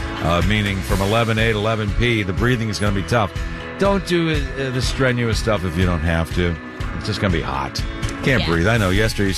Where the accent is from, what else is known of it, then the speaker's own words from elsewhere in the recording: Maine, United States; I tell you, I grew up in Maine, and I always thought I should like it.